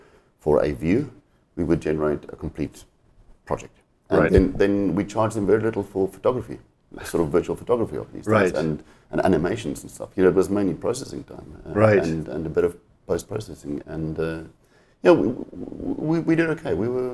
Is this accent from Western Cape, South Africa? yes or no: yes; Cape Town, Western Cape, South Africa; now in London, United Kingdom; Actually, I grew up just outside Cape Town.